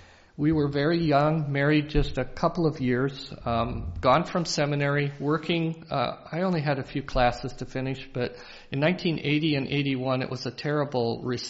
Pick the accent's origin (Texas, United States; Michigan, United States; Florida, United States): Michigan, United States; Grand Rapids; And there's a seminary up in Grand Rapids, my hometown, rather than Winona Lake